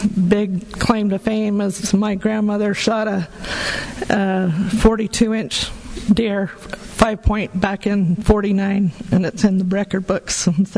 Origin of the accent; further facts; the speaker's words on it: Utah, United States; now in Minersville, United States; I born and raised in Millard County, been in Minersville and Beaver County since 83.